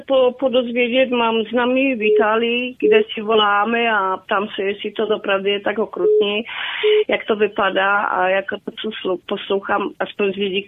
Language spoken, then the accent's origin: Czech; Poland; kde já jsem Polka